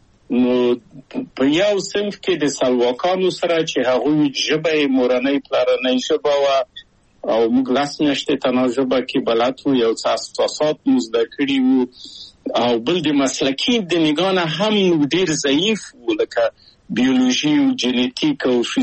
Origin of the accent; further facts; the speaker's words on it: Kabul, Afghanistan; moved away as an adult; او زه له کابله په یو دولتي بورس چکسلواکیا ته راغلم